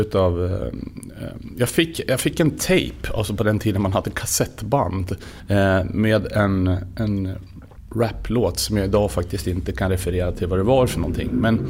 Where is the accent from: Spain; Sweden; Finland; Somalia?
Sweden; Sundsvall, Västernorrland County; Jag kommer ju här från Sundsvall och har mina rötter på Södermalm i Sundsvall.